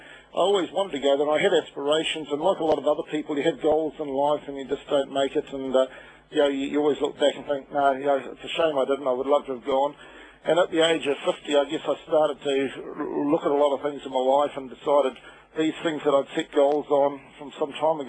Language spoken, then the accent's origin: English; New Zealand; As a Kiwi, I think that, you know, I'm doing it for myself, but I'm also doing it to be proud as a proud Kiwi as well.